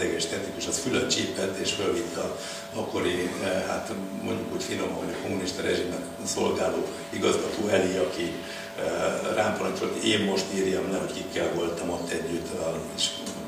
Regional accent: Baranya, Hungary; én baranyai gyerek vagyok alapvetően

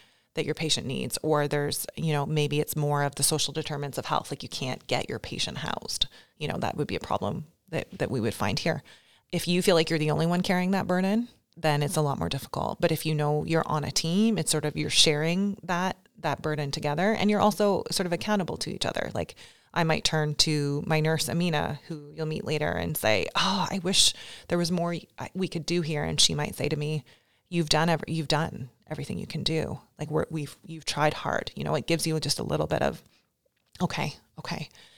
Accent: London, Ontario, Canada; I've been working in London, which is where, my hometown, where I'm from. And when we moved back to Canada

